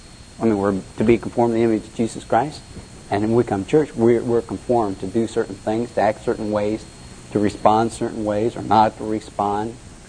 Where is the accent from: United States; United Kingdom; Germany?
United States; Ohio; Oh man, hey, I'm from Ohio.